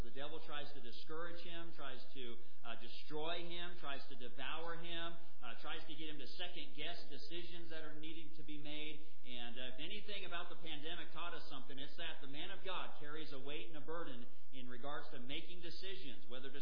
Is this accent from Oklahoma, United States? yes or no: yes; Oklahoma, United States; And I'm from the South. I'll give you just this little side note. I grew up in the South just a little bit there, like I said, from Oklahoma area.